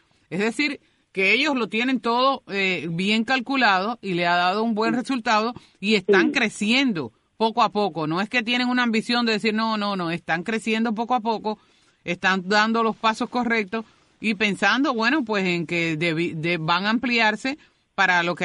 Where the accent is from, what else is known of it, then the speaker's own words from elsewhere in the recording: Cuba; yo creo que nosotros como cubanos debemos pensar